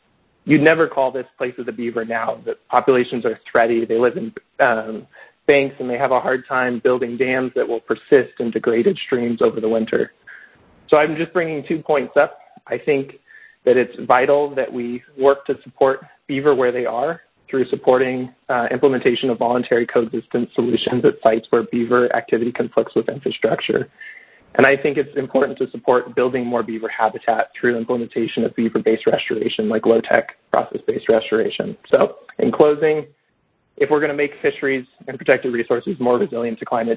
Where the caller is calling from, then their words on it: Oregon–California border, United States; I'm calling in from the Siskiyou Mountains, which is on the border of Oregon and California.